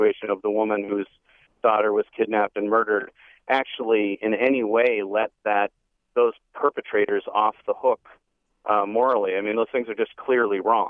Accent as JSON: {"language": "English", "country": "Ireland", "said": "I'm also Irish, and I can get angry about it."}